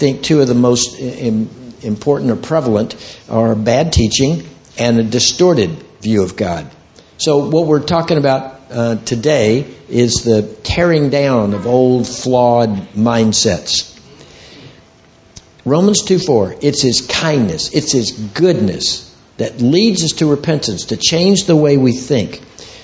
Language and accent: English; San Diego, California, United States; I'm from San Diego, California, and I have the privilege of ministering all over the world.